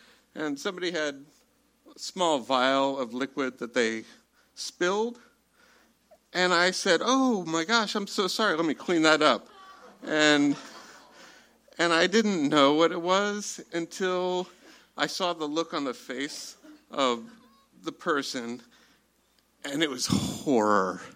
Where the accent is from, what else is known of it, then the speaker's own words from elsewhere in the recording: Florida, United States; also born or lived in New York; We're from Florida and then New York.